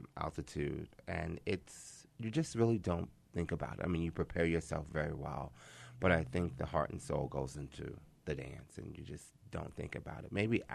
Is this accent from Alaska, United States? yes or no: no; New York City, New York, United States; I'm from New York City, and he chose me to be a part of this program at the age of 9.